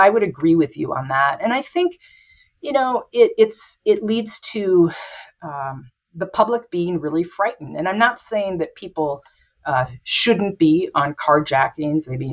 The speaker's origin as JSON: {"language": "English", "town": "New Ulm", "region": "Minnesota", "country": "United States", "tie": "born or raised there", "said": "I grew up in New Ulm, and New Ulm had the New Ulm Journal"}